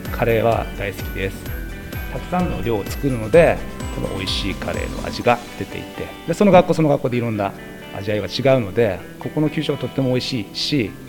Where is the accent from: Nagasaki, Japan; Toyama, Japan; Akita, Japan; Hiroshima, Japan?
Akita, Japan; Yokote; 出身は横手市です。